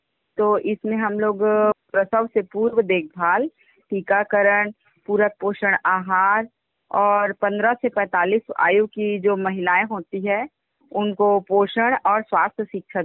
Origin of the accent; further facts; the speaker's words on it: Korba, Chhattisgarh, India; और मैं कोरबा छत्तीसगढ़ से हूँ